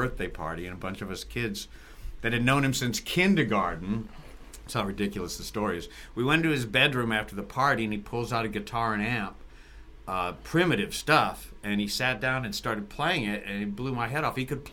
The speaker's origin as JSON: {"language": "English", "town": "Riverside", "region": "California", "country": "United States", "tie": "born or raised there", "moved": "as an adult", "said": "Yeah, I grew up in the Inland Empire in Riverside, went to school there, and then moved here after college in the very, very late 70s, tail end."}